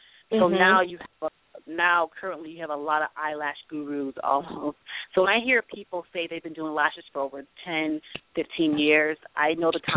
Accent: New York City, New York, United States; Okay, well … I'm from New York City. I started as a model and a makeup artist in New York City, actually transitioning out of modeling.

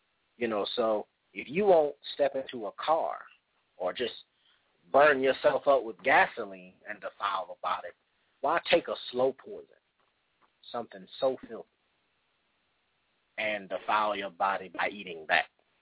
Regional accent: the South, United States; and I'm from the South again, so, but some of us eat chitlins.

